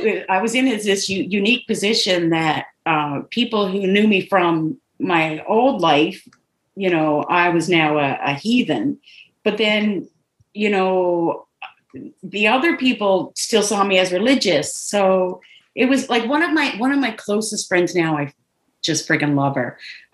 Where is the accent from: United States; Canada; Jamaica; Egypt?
Canada; being Canadian, we're allowed to smoke weed here.